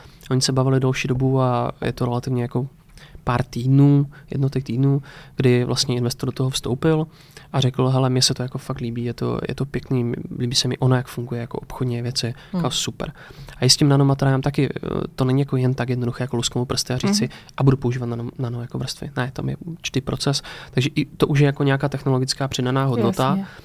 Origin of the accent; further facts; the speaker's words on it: Moravian-Silesian Region, Czechia; já jsem teda ze Severní Moravy